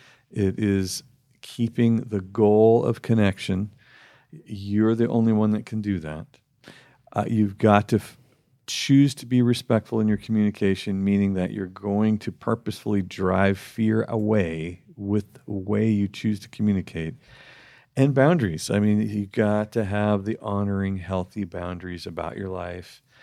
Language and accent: English; Redding, California, United States; Oh, like, we're from Redding.